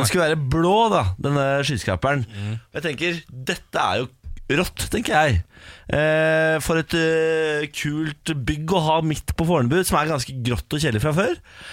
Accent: Moss, Østfold, Norway; På vegne av meg som mossing, så jeg sier unnskyld.

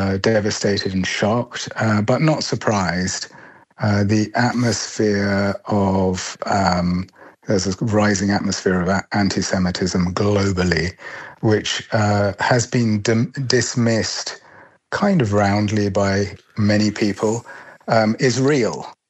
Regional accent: Ireland; of course we're Irish citizens and residents. We have no say in what happens in another country far off.

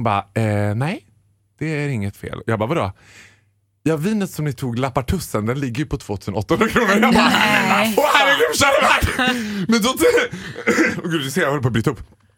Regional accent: Borlänge, Dalarna County, Sweden; du vet, jag är från Borlänge.

